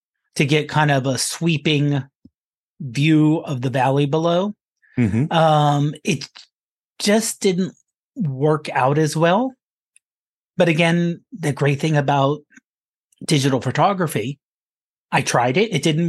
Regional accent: Pittsburgh, Pennsylvania, United States; My answer is, I'm from Pittsburgh. We do not have straight streets. We do not have flat streets. We do not have wide streets.

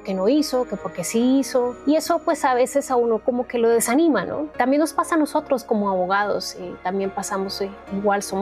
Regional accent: Colombia; Somos hermanos y somos colombianos.

